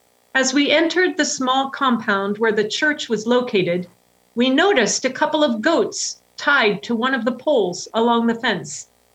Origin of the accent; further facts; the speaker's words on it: Ohio, United States; I grew up in Ohio in the United Methodist Church, and we always had a big Christmas Eve service every year.